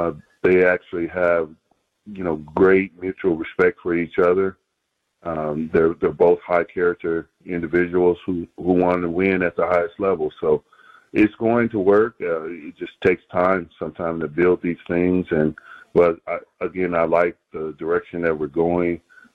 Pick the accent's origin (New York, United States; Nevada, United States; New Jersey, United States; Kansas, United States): Kansas, United States; Wichita; born or raised there